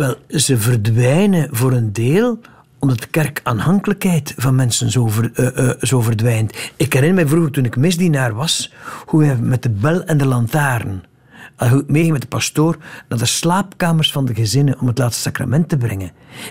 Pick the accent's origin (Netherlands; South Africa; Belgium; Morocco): Belgium; West Flanders; En vroeger gaf je in West-Vlaanderen, van waar ik kom